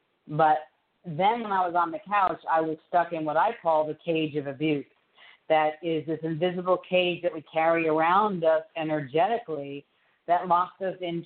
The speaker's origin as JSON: {"language": "English", "region": "New York", "country": "United States", "accent": "New York", "said": "when I say I'm a New Yorker, and most of the time you can't really hear it, but there are certain words that come out."}